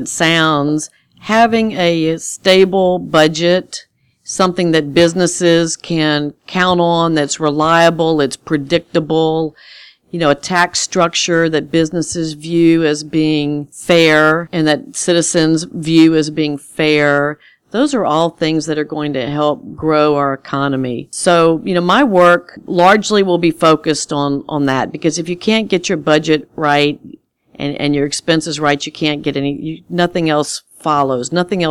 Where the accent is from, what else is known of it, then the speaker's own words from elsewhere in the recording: Louisiana, United States; And I'm from Louisiana. I plan on being here for many years to come.